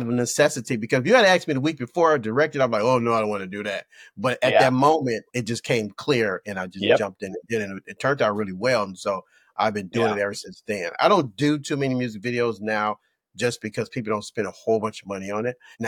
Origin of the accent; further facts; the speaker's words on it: Chicago, Illinois, United States; I'm originally from Chicago, so I was in Chicago.